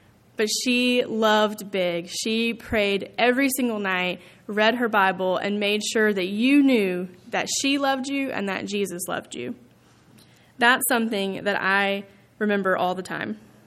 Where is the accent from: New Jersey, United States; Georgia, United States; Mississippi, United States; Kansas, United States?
Georgia, United States; Atlanta; I'm from Atlanta, and I went to college 3 hours south in Tifton, Georgia, Abraham Baldwin Agricultural College, if you've ever heard of it, ABAC for short.